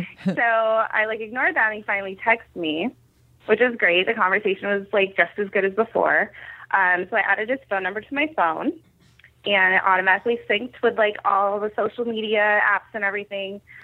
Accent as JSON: {"language": "English", "town": "Edmonds", "region": "Washington", "country": "United States", "tie": "born or raised there", "said": "yeah, actually, I grew up in Edmonds, too."}